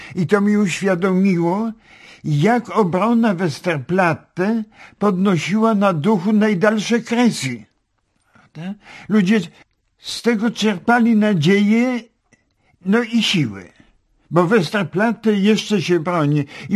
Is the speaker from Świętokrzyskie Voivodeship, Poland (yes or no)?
yes; Pińczów, Świętokrzyskie Voivodeship, Poland; born there; also born or lived in Pinsk / Siberia; Urodziłem się w Pińczowie, mieszkałem w centralnej Polsce, w Ostrowcu Świętokrzyskim. Na końcu rodzice się przenieśli do Pińska. Z Pińska nas wzięli na Sybir.